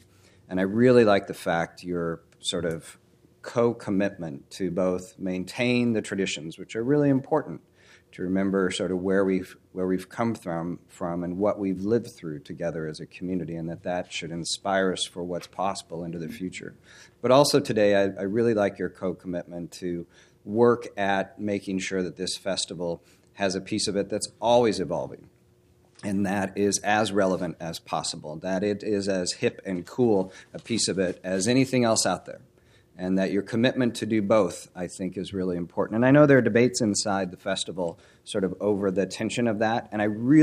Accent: Newport, Oregon, United States; I grew up in Newport, Oregon, and we had the annual Lincoln County Fair.

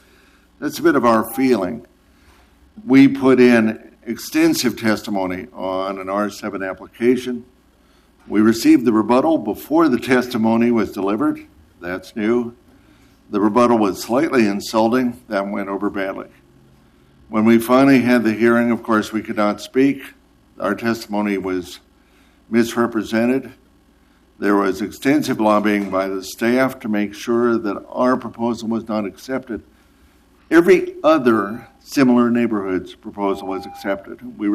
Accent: Chicago, Illinois, United States; Basically, you know, I grew up in Chicago. I lived on the wrong side of the tracks.

